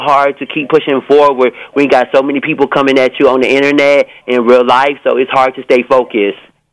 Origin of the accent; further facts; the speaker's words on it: Atlanta, Georgia, United States; I'm from Atlanta.